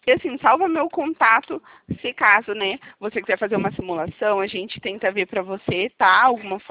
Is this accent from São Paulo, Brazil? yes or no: yes; São Paulo, Brazil; só que eu sou daqui de São Paulo.